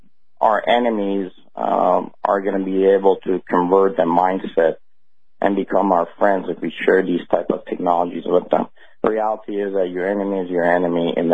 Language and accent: English; Iran; English is a second language; I grew up in Iran. I saw the revolution.